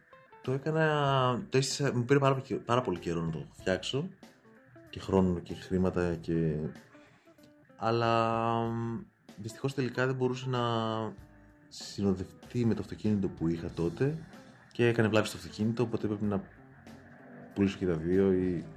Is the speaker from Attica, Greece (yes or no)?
no; Thessaloniki, Central Macedonia, Greece